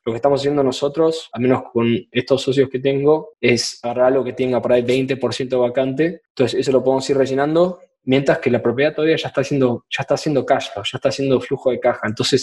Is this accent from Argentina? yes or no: yes; Argentina; now in United States; Lugares como yo vengo, como Argentina, eso existe hace un millón de años. Pero acá en Estados Unidos lo empezaron a hacer ahora